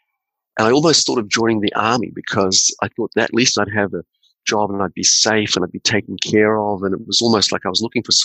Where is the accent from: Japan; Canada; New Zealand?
New Zealand; You know, I can say I'm a New Zealander